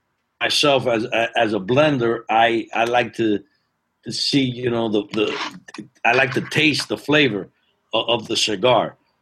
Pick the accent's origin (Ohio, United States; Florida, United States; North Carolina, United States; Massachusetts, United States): Florida, United States; Miami; I grew up in Miami, and I'm a big Dolphin fan.